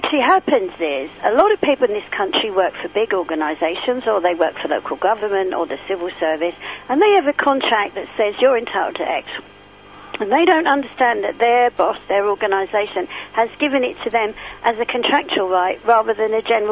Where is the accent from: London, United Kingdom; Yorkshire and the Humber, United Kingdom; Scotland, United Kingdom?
London, United Kingdom; also born or lived in Kent / Surrey; I grew up in South London, spent most of my life around Kent and Surrey.